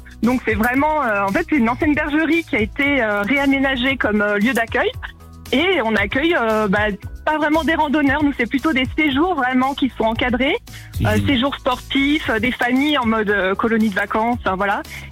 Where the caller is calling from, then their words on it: Provence-Alpes-Côte d'Azur, France; Alors, je suis dans les Alpes de Provence.